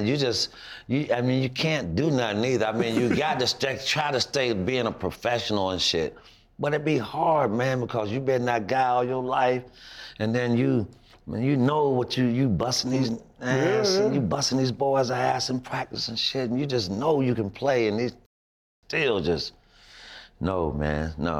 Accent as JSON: {"language": "English", "region": "Florida", "country": "United States", "lives_now": "San Antonio, United States"}